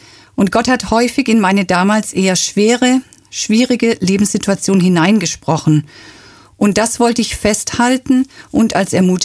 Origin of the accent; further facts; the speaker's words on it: South East England, United Kingdom; now in Germany; Wir fliegen mit der ganzen Familie nach England und ich freue mich, dass ich Ihnen endlich meine alte Heimat, die Isle of Wight, zeigen kann.